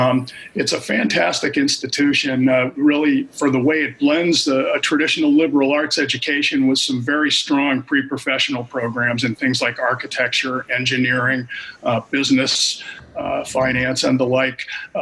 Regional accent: Maine, United States; I grew up here in Maine, in about a half an hour north of here in a small town.

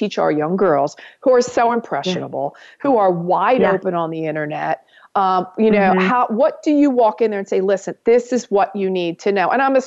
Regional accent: New York, United States; Well, I'm a New Yorker, honey.

